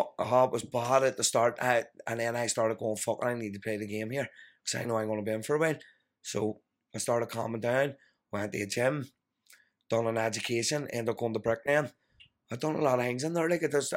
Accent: Belfast, Northern Ireland, United Kingdom; I'm from West Belfast, mate, fuck you.

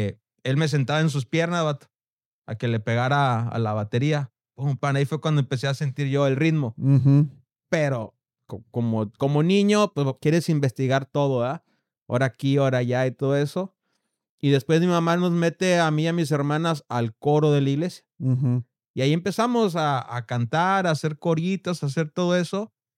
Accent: Guadalajara, Jalisco, Mexico; Fácil, en la época de mi adolescencia, ahí en Santa Tere, había más de 20 bandas ensayando.

